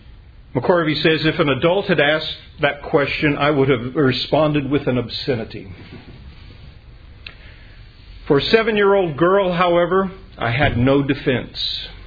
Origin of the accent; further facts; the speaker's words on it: Dallas, Texas, United States; She actually worked at a clinic, in, sadly, in my hometown of Lake Highlands in Dallas.